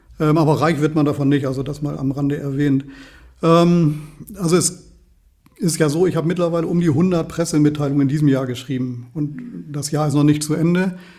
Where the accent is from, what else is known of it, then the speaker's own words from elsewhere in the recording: Walsrode, Lower Saxony, Germany; born there; 53 Jahre alt, gebürtiger Walsroder